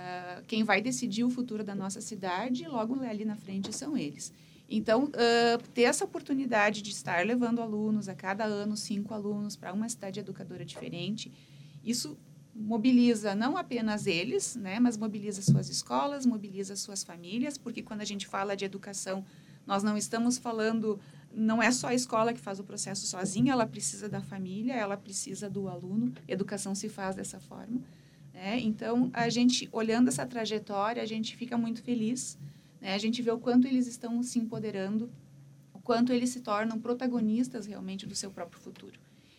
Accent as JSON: {"language": "Portuguese", "region": "Rio Grande do Sul", "country": "Brazil", "said": "ela é um pouco dessa identidade que a gente, enquanto gaúcho, tem. Né? De olhar para a nossa terra"}